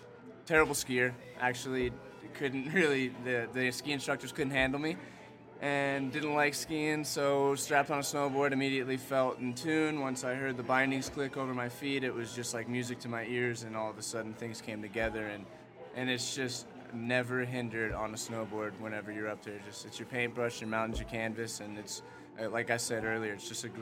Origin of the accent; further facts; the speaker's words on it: Florida, United States; I'm actually from Florida, and when I was two, I went to Steamboat, and I don't remember much of skiing